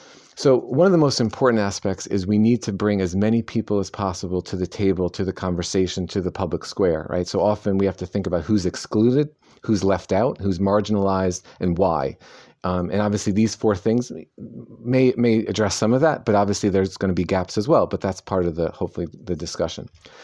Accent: New York, United States; growing up in New York in the 70s, I did not have very much contact with Muslims.

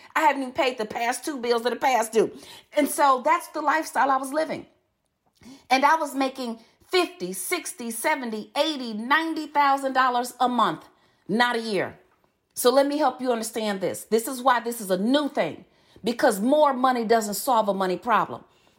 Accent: Chicago, Illinois, United States; You see, I was born and raised in Chicago.

